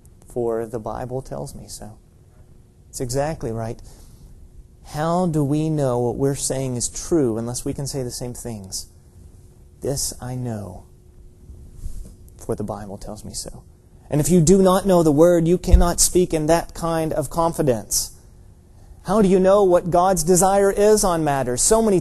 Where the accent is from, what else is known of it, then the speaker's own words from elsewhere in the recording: England, United Kingdom; now in United States; I mean, I'm English.